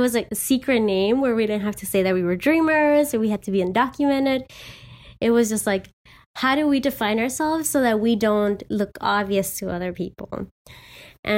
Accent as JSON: {"language": "English", "region": "Washington", "country": "United States", "tie": "born or raised there", "said": "So, I grew up in Washington, and I've had a really long experience with organizing"}